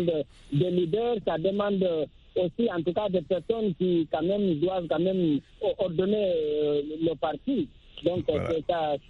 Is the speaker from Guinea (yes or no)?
yes; Guinea; l'exemple de la Guinée, mon pays d'origine